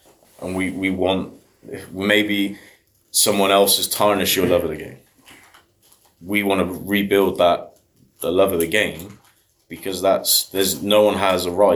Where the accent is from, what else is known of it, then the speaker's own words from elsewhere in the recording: Bristol, South West England, United Kingdom; I mean, in my eyes, I'm from Bristol.